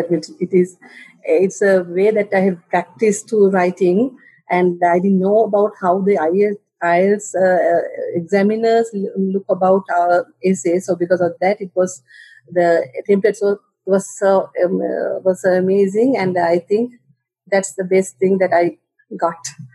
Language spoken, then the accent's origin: English; Sri Lanka; English is a second language; I'm from Sri Lanka.